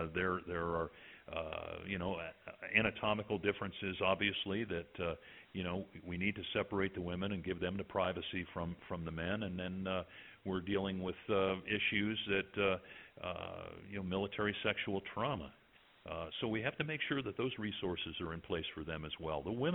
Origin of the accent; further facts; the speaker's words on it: Virginia, United States; My home state of Virginia will tell you that they have combated veterans homelessness